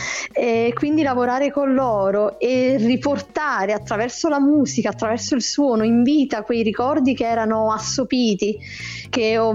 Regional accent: Campania, Italy; perché io sono del sud, quindi vengo da Salerno, dalla provincia di Salerno, in Campania.

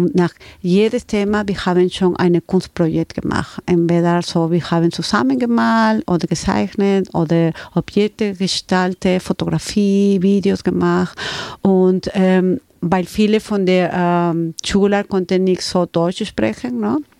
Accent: Chiclayo, Lambayeque, Peru; German is a second language; now in Germany; Ich bin schon Peruanerin, ne? Peru liegt in Südamerika, ne? Aber ich komme von der Nord von Peru, von Chiclayo. Und Chiclayo liegt ein bisschen mehr, so ungefähr 15 Minuten vom Meer.

